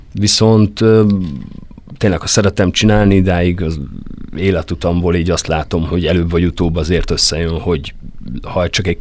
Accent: Debrecen, Hajdú-Bihar, Hungary; now in Miskolc, Hungary; Debrecenben születtem, ott nőttem fel, aztán mégis a kulturális antropológia miatt kerültem a Miskolci Egyetemre, meg aztán Miskolcra.

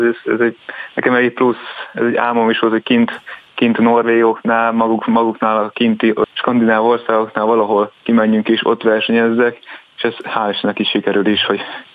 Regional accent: Hajdú-Bihar, Hungary

